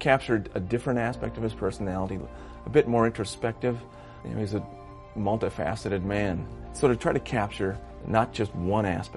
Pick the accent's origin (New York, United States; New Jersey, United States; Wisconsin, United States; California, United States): Wisconsin, United States; Kewaskum; I grew up in Keewaskum, 80 miles south of here. Mom and Dad lived in the country.